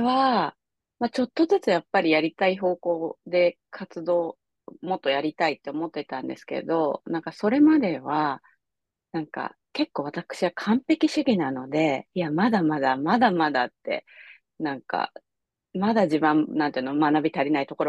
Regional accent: Tokyo, Japan; 私は東京生まれ、東京育ちで、で、まあ大学を卒業後、18年間くらい、まあマーケティング関係の会社を自分で東京でやってたんですけど

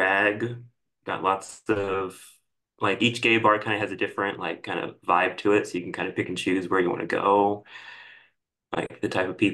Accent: St. Louis, Missouri, United States; No, I'm from St. Louis.

